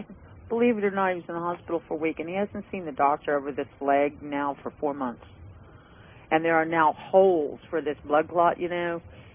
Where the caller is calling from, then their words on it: Tennessee, United States; From Tennessee.